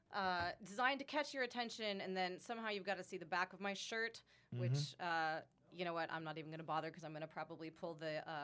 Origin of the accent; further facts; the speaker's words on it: La Crescenta, California, United States; born there; Well, actually, I was born in La Crescenta. I lived in the Valley for a long time, but it's right. All 818.